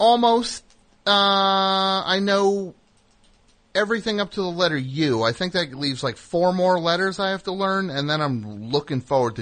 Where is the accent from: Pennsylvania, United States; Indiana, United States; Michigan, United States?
Pennsylvania, United States; Philadelphia; I'm so scared. I'm from Philly.